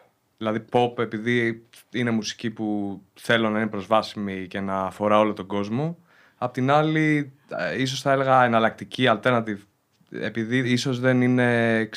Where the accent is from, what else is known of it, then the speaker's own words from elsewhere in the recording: Greece; also born or lived in London, United Kingdom; Γεννήθηκα στο Λονδίνο, μετά οι γονείς μου ήρθαν στην Ελλάδα.